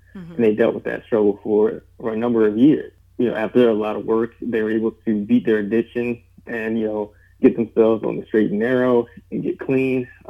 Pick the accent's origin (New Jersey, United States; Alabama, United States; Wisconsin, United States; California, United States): New Jersey, United States; Jersey City; So I'm originally from Jersey City. That's where all my family's from. And growing up in that area, you know, poverty stricken. I lived on Martin Luther King Drive.